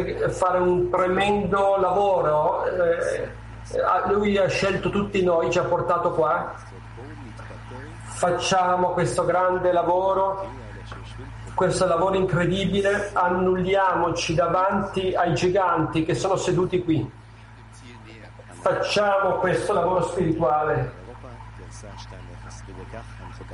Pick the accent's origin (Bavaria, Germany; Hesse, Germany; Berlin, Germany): Berlin, Germany; Italian is a second language; Io sono da Berlino e penso che ogni grande obiettivo cominci con il primo passo.